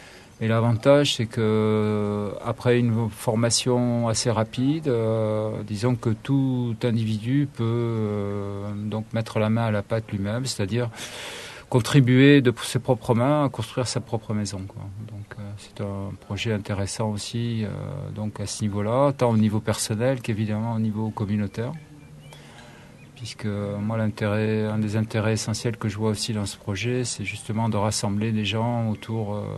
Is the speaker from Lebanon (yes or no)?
no; France; now in Auroville, India; je suis français et je suis ici depuis 5 mois.